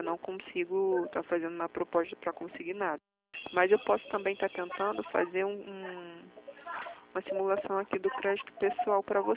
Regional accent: Rio de Janeiro, Brazil; Eu sou do Rio.

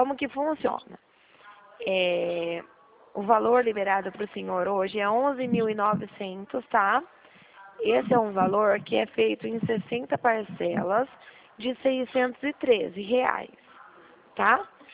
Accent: Dracena, São Paulo, Brazil; Eu sou da cidade de Dracena. Aqui próximo de Presidente Prudente?

